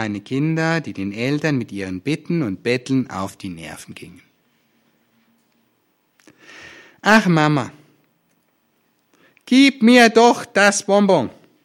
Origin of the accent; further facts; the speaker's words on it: Alzey, Rhineland-Palatinate, Germany; in meiner Heimatgemeinde in Alzey, weit von hier weg